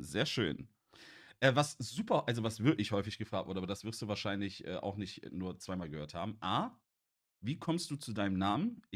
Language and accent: German; Gladbach, North Rhine-Westphalia, Germany; born there; ich bin in Gladbach geboren.